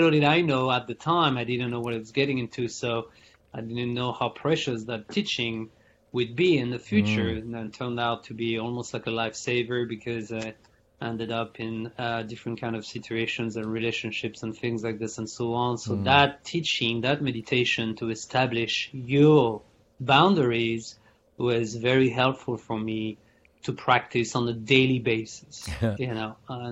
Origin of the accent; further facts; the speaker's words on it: France; English is a second language; now in United States; Yeah. So I was born and raised in France.